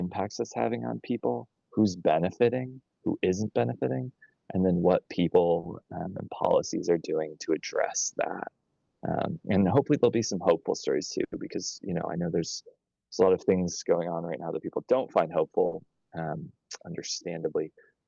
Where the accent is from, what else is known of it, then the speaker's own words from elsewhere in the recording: Portland, Oregon, United States; I'm from Portland